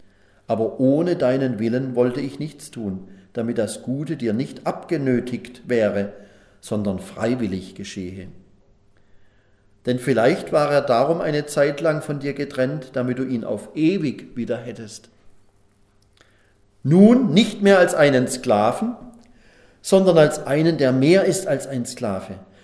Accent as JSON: {"language": "German", "country": "Germany", "tie": "born there", "said": "Ich bin in Deutschland geboren, nicht in Afrika."}